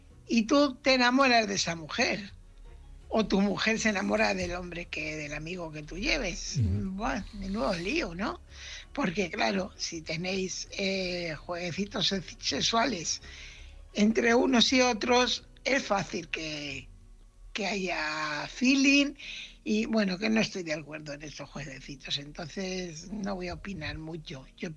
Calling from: Fuenlabrada, Community of Madrid, Spain; corresponsal de Fuenlabrada.

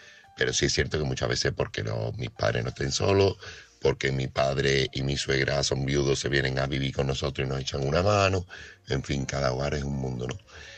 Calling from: Seville, Andalusia, Spain; corresponsal de Sevilla.

